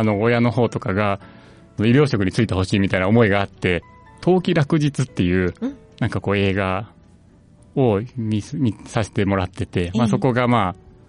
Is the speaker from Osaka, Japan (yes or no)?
no; Anjo, Aichi, Japan; 安城市の方で、まあ、デンパークの近くのちょっと、ええ、田んぼの多いところでございます。